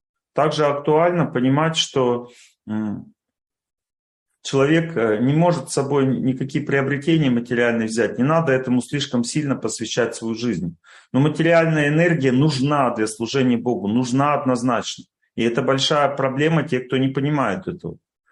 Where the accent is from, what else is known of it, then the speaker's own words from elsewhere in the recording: Urals, Russia; Я простой парень из Урала, как бы, и любые вопросы простые